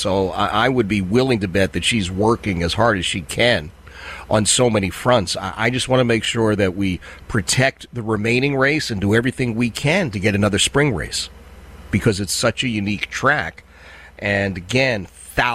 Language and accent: English; Philadelphia, Pennsylvania, United States; Yeah, I grew up in Philadelphia, man.